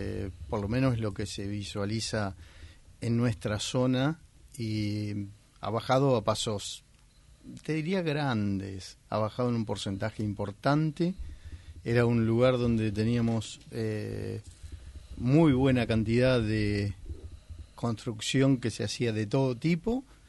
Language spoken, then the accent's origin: Spanish; Pilar, Buenos Aires Province, Argentina; de Pilar y bueno, hoy venimos con una inquietud muy linda y para tratar de colaborar con nuestra querida Argentina